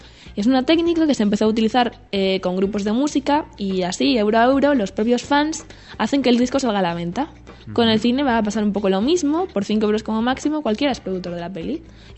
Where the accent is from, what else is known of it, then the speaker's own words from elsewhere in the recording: Vigo, Galicia, Spain; yo aquí soy de Vigo haciendo propaganda